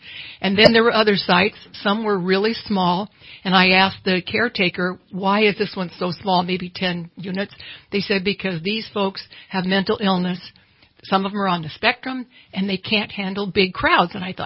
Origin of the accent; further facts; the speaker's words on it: Reading, Pennsylvania, United States; also born or lived in Tucson; I grew up in Reading and have a strong connection here.